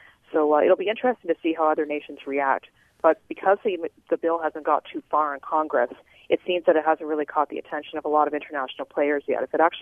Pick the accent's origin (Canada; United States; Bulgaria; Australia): Canada; as a Canadian, I have to be careful here because, of course, I'm not American